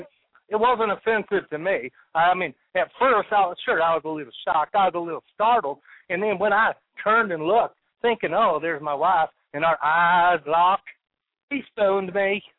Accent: Louisiana, United States; I hail from Louisiana.

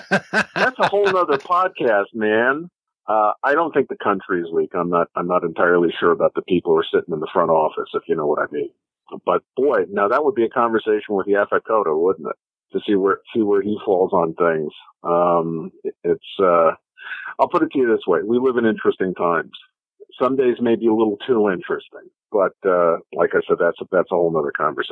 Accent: New York City, New York, United States; I mean, I grew up in New York City. I didn't have any access to drive-ins, but I had access to 42nd Street

